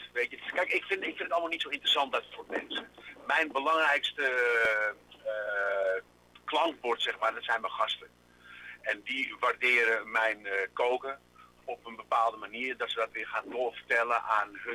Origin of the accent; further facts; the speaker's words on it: Amsterdam, North Holland, Netherlands; born there; accent: Amsterdam; Nou ja, ik ben op de Albert Kuip geboren, dus niet zo gek ver bij ons huidige restaurant vandaan. Maar mijn vader van Griekse afkomst, mijn moeder Nederlands.